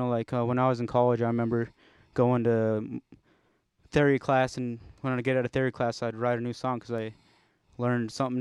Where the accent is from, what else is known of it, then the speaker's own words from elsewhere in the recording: Alamosa, Colorado, United States; I recorded with some of my mentors growing up in Alamosa